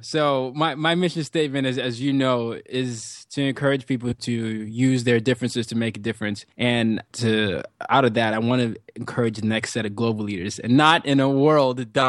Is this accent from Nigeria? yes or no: yes; Nigeria; accent: Nigerian; Nigerian accent. And I thought to myself, I really need to change my accent. Right now, this is more my natural accent.